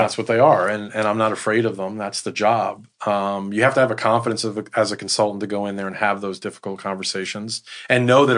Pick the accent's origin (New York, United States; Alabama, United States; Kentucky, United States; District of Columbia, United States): New York, United States; Born and raised in New York, amazing city. Once you're a New Yorker, you're always a New Yorker.